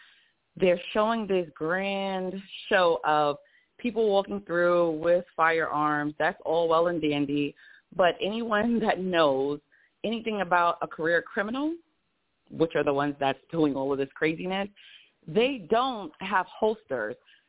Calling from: Brooklyn, New York, United States; I am calling from Brooklyn.

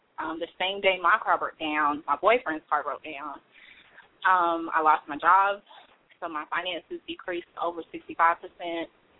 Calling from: Atlanta, Georgia, United States; I'm calling from Atlanta.

